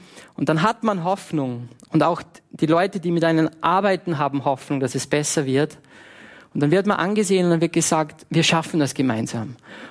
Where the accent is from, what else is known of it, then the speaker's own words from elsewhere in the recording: Salzburg, Austria; Ich bin mit fast 18 Jahren am Mönsberg gestanden, bei uns in Salzburg